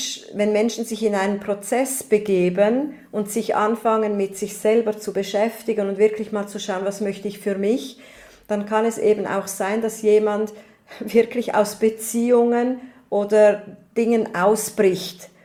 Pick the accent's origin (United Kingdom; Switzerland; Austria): Switzerland; Ich bin Schweizerin